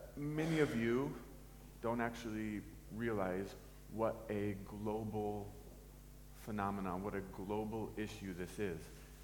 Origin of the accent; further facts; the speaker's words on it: United States; You can tell that I'm not from around here. I am American, and I am emotional